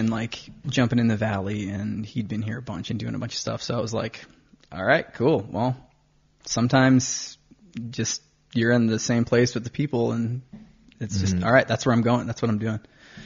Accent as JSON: {"language": "English", "region": "Connecticut", "country": "United States", "tie": "born or raised there", "said": "Then, went to my home state's university. I went to UConn."}